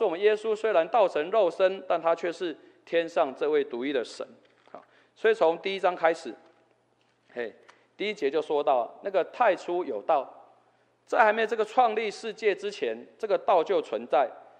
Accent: Tamsui, New Taipei, Taiwan; 好比我的家乡在淡水

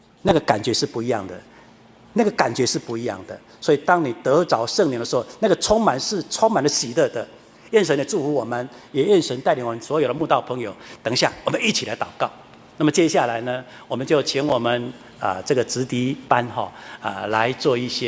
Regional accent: Yunlin County, Taiwan; 我爸爸出生在一个非常乡下的乡下，我们云林县呢是一个非常典型标准的农业县

